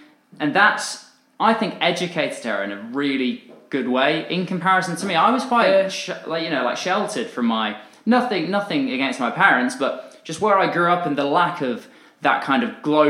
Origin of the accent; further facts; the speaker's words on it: South West England, United Kingdom; I grew up in Dorset